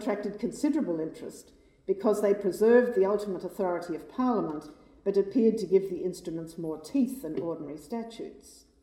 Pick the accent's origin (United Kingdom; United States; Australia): Australia; Victoria; The reception of statutory bills of rights into my home state of Victoria offers an example.